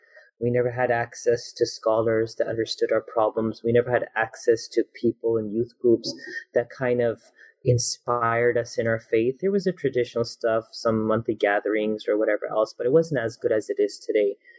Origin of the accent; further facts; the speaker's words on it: Canada; So I was born and raised in Canada, alhamdulillah, and I grew up in a family that we weren't really super religious or practicing.